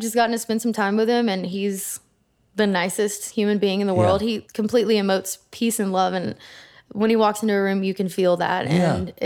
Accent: Texas, United States; it obviously means so much to me, just being a Texan and being a songwriter.

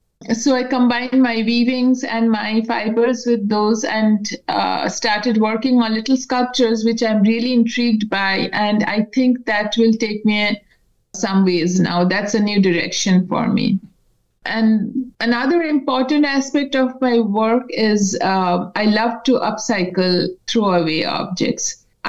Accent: India; because growing up in India, you're just surrounded by colors.

